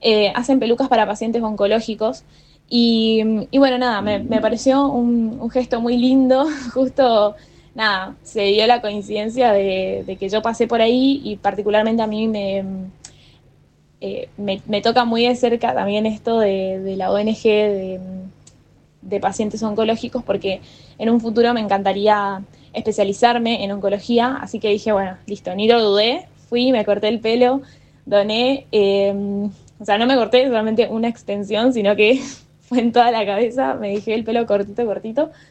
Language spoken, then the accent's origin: Spanish; Misiones, Argentina; soy de Misiones, estudio actualmente medicina